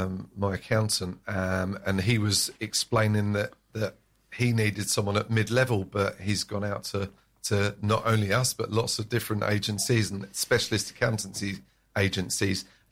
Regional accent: Tunbridge Wells, South East England, United Kingdom; Tunbridge Wells is my hometown, so we've got a lot of clients in Tunbridge Wells.

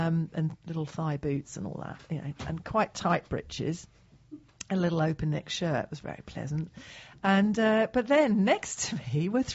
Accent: Egypt; accent: Egyptian; Although my accent is not actually Moroccan, it's Egyptian.

